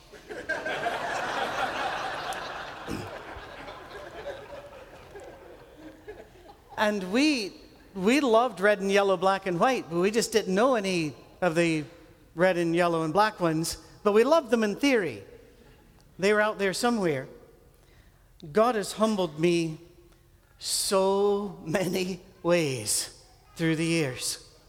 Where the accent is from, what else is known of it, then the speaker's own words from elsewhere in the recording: Scotland, United Kingdom; Now, I'm Scottish